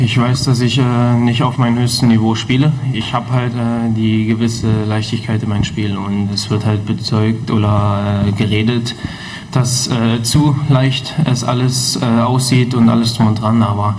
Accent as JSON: {"language": "German", "town": "Dresden", "region": "Saxony", "country": "Germany", "said": "Bloß ich weiß, wo ich herkomme, was ich erwähnt habe"}